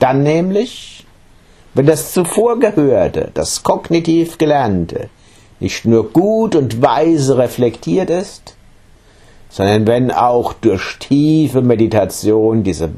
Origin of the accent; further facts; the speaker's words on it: Hanau, Hesse, Germany; Und früher ging es mir an mindestens 100 Tagen im Jahr in Hanau, in meiner Heimatstadt, so